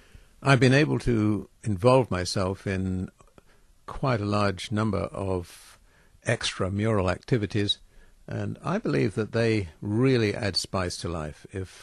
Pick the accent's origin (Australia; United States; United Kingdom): United Kingdom; England; now in Canada; And being English rather than Canadian has never been in any way a problem for me here.